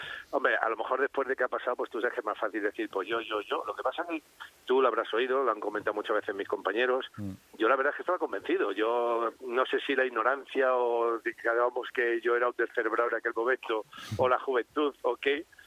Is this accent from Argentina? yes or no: no; Spain; aquí somos muy españoles